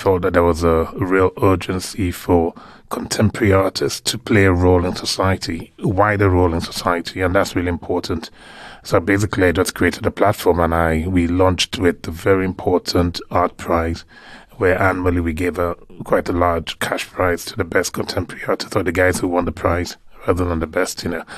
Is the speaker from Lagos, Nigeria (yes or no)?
yes; Lagos, Nigeria; I grew up in Lagos mostly, but my family is sort of huge. I come from a very large family, so we travel a lot. We move around a lot, so yeah. But I did grow up in Lagos mostly